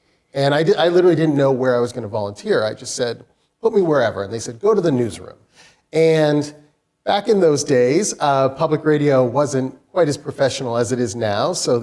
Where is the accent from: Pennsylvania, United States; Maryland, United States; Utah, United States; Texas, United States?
Utah, United States; I grew up in Utah, and I went to college in Portland, Oregon, and no business background whatsoever.